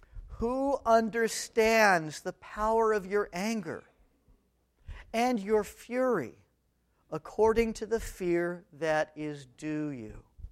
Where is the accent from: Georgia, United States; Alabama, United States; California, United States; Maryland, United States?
California, United States; And I grew up in Southern California.